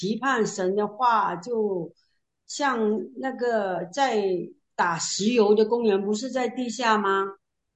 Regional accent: Guangdong, China; Chinese is a second language; 我们广东人说

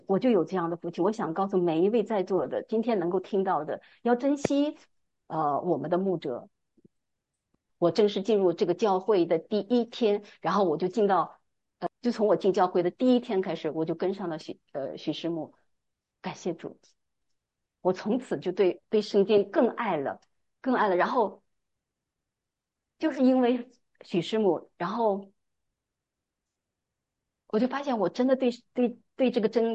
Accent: Tianjin, China; born there; 我是在部队长大，我在天津出生，我们家是我爸妈都是山东人。

